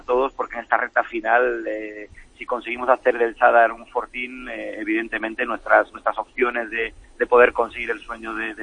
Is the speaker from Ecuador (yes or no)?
no; Galicia, Spain; born there; yo me siento gallego, pero... que tienen Andalucía su casa también, ¿no? Gallego de nacimiento y andaluz de adopción.